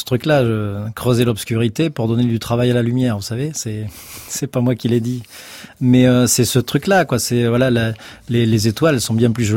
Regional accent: Nouvelle-Aquitaine, France; Parce que je viens d'un endroit assez isolé, je viens de Corrèze, et puis voilà, j'ai ce côté charnel à mon environnement

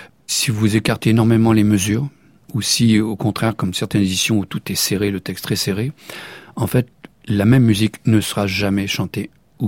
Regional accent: Lisieux, Normandy, France; born there; Moi, je suis né à Lisieux, c'est 30 kilomètres.

